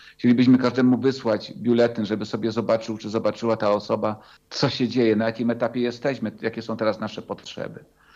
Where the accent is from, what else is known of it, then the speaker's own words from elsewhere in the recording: Kraków, Lesser Poland, Poland; Ja z Krakowa przyjechałem tutaj